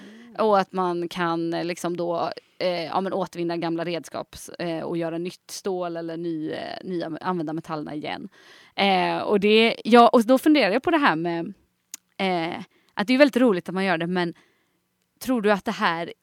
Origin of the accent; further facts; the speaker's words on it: Gothenburg, Västra Götaland County, Sweden; Som göteborgare kan jag ändå uppskatta detta.